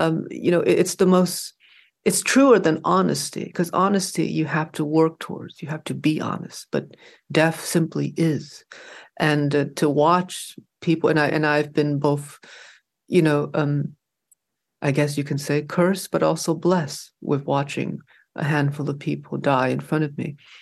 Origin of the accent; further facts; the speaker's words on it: Hartford, Connecticut, United States; I grew up in Hartford, going to the Baptist church, and we saw, every week we heard about Noah's Ark.